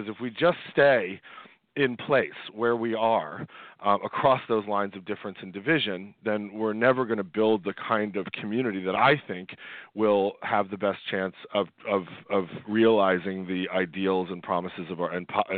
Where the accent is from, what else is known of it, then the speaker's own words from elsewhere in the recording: United States; I'm an American historian. I have a PhD in American history